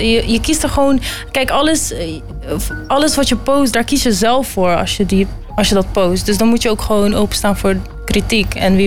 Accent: Afghanistan; het is best wel moeilijk om als Afghaanse meisje in de muziek echt iets te doen

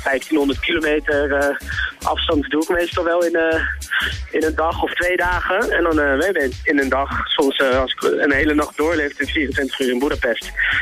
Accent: Rotterdam, South Holland, Netherlands; now in Den Haag, Netherlands; Kijk, ik ben een Rotterdammer, ik woon in Den Haag, dus als die mensen, ik ben de enige eigenlijk nog uit de regio Rijnmond

